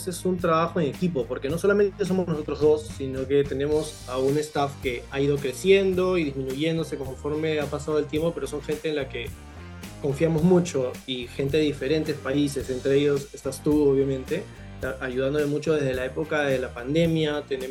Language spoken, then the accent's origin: Spanish; Peru; Yo soy de Perú